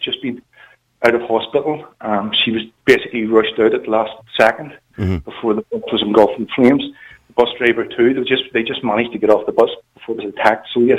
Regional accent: Belfast, Northern Ireland, United Kingdom; I come from a nationalist area. I'm from Ardoyne, North Belfast, not far from Lanark, where the trouble kicked off last night.

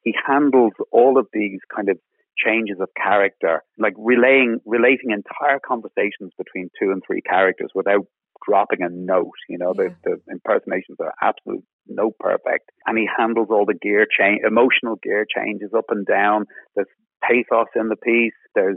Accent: Ballybrack, Leinster, Ireland; I grew up in Ballybrack, which is in South Dublin

